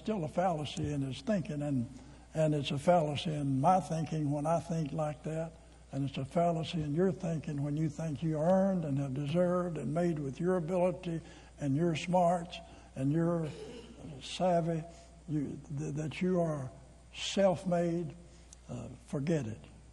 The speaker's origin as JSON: {"language": "English", "region": "Arkansas", "country": "United States", "said": "See, I'm from Arkansas, and I figured that out."}